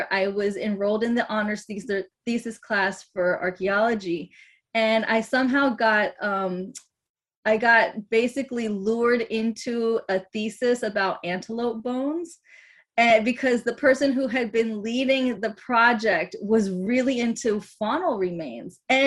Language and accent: English; North Carolina, United States; also born or lived in Michigan; I was born in Michigan. I was raised in North Carolina.